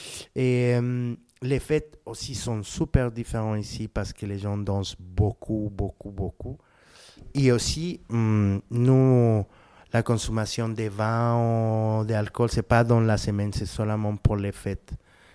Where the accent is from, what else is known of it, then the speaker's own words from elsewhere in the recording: Bogotá, Colombia; French is a second language; moved away as an adult; now in France; J'ai 44 ans. Et je viens de Bogota, Colombie.